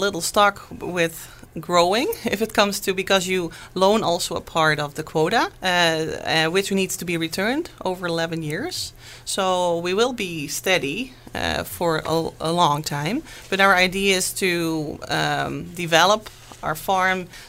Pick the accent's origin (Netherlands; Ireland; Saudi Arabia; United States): Netherlands; now in Canada; And then even we came from Holland to Canada.